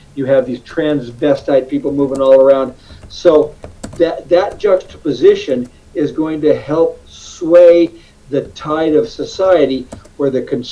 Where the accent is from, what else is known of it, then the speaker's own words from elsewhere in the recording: Arizona, United States; and I'm originally from Arizona, well, I'll run for Congress as a Democrat